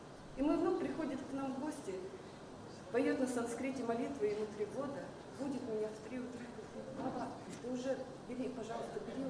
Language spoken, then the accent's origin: Russian; Chelyabinsk, Chelyabinsk Oblast, Russia; Я с Челябинска.